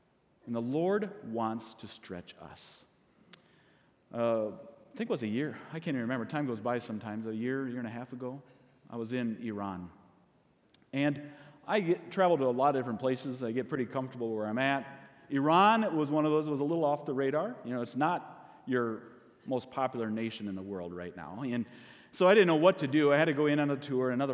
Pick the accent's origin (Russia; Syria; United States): Russia; English is a second language; moved away; I came from Russia, so I have the other, probably number two, you know, most prejudiced against.